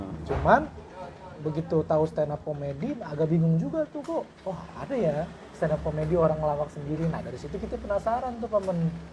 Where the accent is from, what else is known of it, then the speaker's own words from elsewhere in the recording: Jakarta, Indonesia; Nah, yang kita orang Betawi kan kita nonteninnya Lenong.